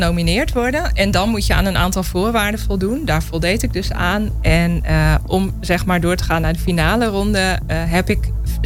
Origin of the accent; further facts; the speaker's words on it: Leek, Groningen, Netherlands; Ik kom uit Leek.